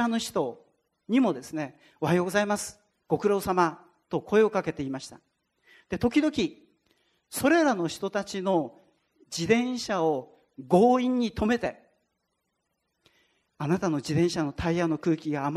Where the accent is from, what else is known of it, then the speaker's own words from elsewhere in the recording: Tochigi, Japan; 私の実家は栃木県のほぼ真ん中あたりにあって、家の周りを、家の前を東北本線が目の前を走っているのであります。